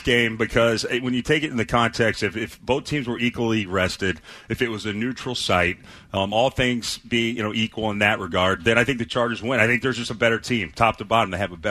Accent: California, United States; Look, I grew up in SoCal.

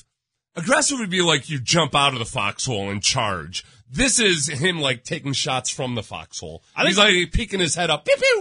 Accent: Ireland; as an Irish immigrant, yeah. Well, an immigrant from Ireland, as an Irish immigrant

